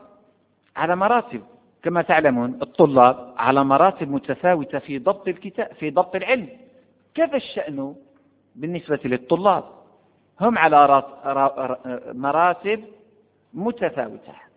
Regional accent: Morocco; هذا الكتاب مطبوع عندنا في المغرب طبعة وزارة الأوقاف والشؤون الإسلامية،

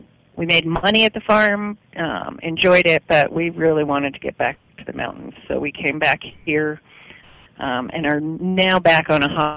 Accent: New Jersey, United States; I was born and raised in New Jersey, down at the Jersey Shore.

